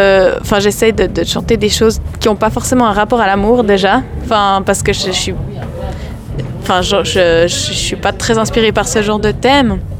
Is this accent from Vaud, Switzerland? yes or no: yes; Yverdon, Vaud, Switzerland; en fait, on est tous d'Yverdon, donc... Dans la musique, le monde est assez petit, puis encore plus à Yverdon.